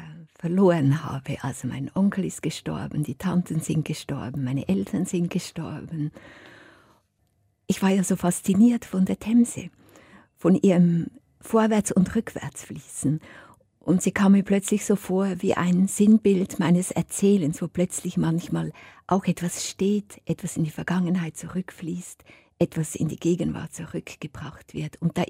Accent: Schwyz, Switzerland; Ich bin ja in der Innerschweiz aufgewachsen, die katholisch ist, in Schwyz.

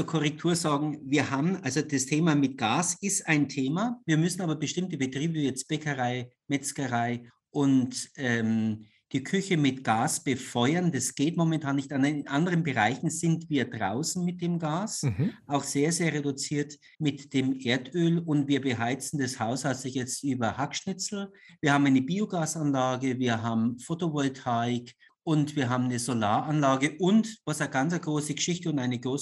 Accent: Bavaria, Germany; Ich komme aus dem Fränkischen.

